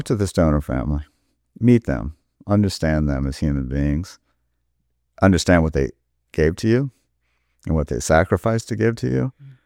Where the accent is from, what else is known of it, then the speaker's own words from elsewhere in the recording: the South, United States; now, I grew up in the South. Did I understand that this kind of attitude existed?